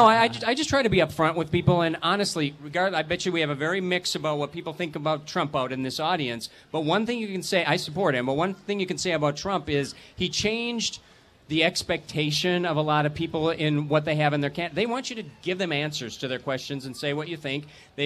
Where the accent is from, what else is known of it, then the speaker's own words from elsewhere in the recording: Detroit Lakes, Minnesota, United States; I fished a lot when I was a kid. I grew up in Detroit Lakes, but I haven't done much of that lately.